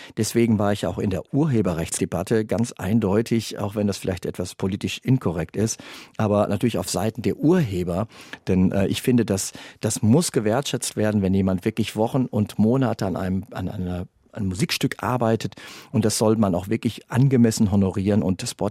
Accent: Siegen, North Rhine-Westphalia, Germany; Das hatte ein Theatermensch aus Siegen, aus meiner Heimatstadt.

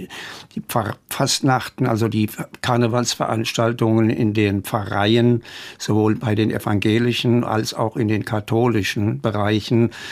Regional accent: Mainz, Rhineland-Palatinate, Germany; Ich bin in der Mainzer Neustadt groß geworden

